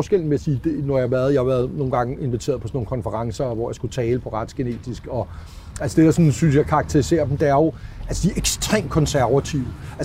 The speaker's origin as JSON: {"language": "Danish", "town": "Hellerup", "region": "Capital Region of Denmark", "country": "Denmark", "tie": "born or raised there", "said": "Jeg voksede op i Hellerup."}